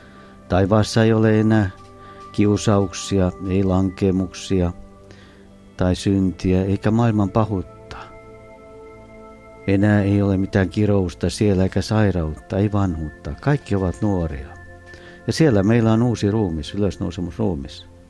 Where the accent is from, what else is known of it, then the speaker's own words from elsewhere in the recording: Turku, Southwest Finland, Finland; ja tulen Turusta Ilfostin piiristä.